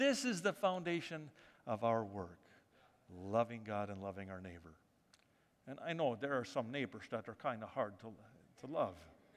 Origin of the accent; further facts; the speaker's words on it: United States; And normally, in certain contexts, I don't always reveal I'm an American, okay?